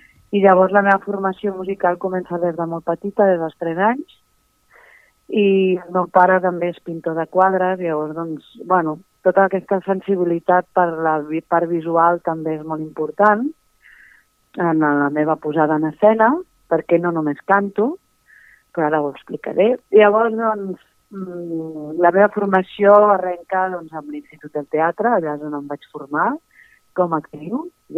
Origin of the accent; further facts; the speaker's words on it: Tiana, Catalonia, Spain; Jo sóc del Maresme, de Tiana, lliure i tropical